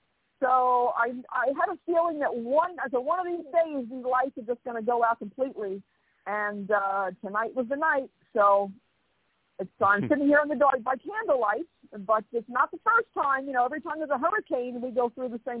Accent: New York City, New York, United States; It's my most favorite city in the U.S., and I'm from New York, which is the greatest city in the world.

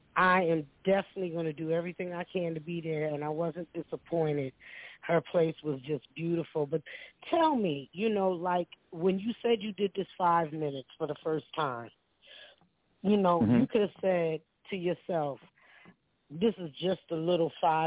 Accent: Stamford, Connecticut, United States; And because I'm from Stamford, so I figured it would probably be the same place my grandmother would take me from time to time.

